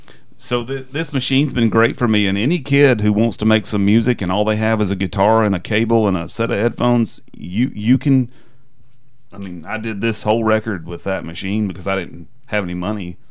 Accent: Georgia, United States; I grew up in Northeast Georgia. The station was Cornelia WCON 99.3 from Cornelia, Georgia.

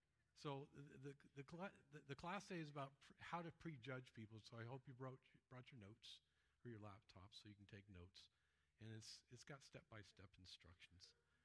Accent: Arizona, United States; growing up in Arizona, I've never seen water.

